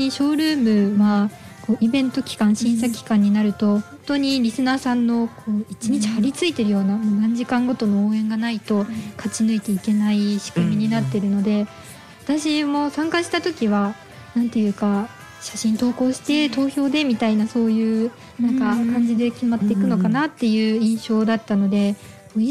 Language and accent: Japanese; Tochigi, Japan; 私は栃木出身だったので、いや今もそうなんですけど